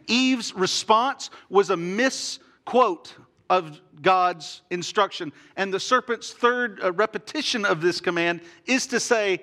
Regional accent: Texas, United States; But being from East Texas and having been raised on a 300-acre cattle ranch, I've learned to have a healthy respect of snakes.

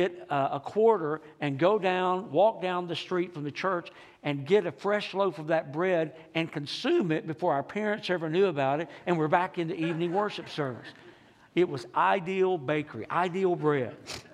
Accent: Texas, United States; growing up in East Texas, not far from the First Baptist Church downtown was a bakery

